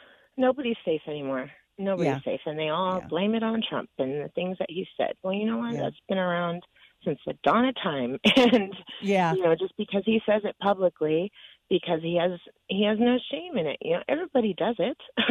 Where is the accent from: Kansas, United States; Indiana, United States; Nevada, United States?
Nevada, United States; Fallon; About 10 years ago, I grew up in Fallon, and I was the only one in my government class.